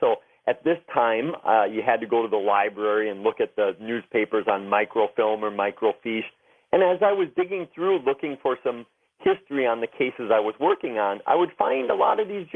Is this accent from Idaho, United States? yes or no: no; Wisconsin, United States; I started with my home state of Wisconsin and just started going through the newspapers of the old days one by one